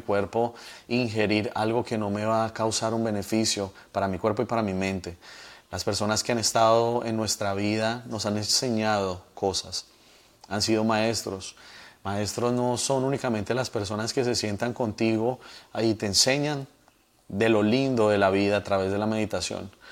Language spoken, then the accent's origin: Spanish; Colombia; now in Miami, United States; Yo soy colombiano, pero vivo en Estados Unidos, en Miami, desde hace 10 años.